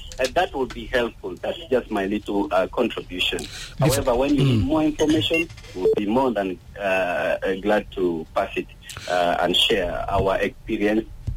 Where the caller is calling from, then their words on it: Ruweng, South Sudan; I'm calling from Rueng administrative area.